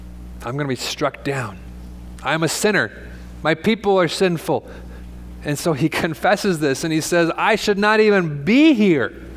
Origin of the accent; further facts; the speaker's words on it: Washington, United States; I grew up on the Seattle side, on the west side, where there's more shaking happening over by the fault line over there.